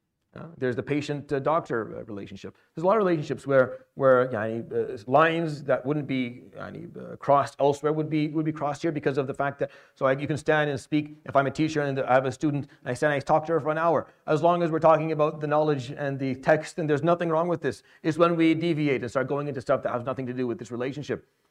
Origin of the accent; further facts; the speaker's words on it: Saudi Arabia; I grew up in Saudi. It doesn't work.